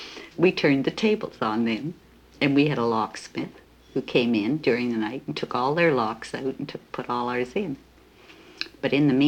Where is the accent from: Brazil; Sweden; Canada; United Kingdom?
Canada; It was shocking for me as a Canadian to go down where they cut off microphones, they beat up delegates, and oh, it was terrible.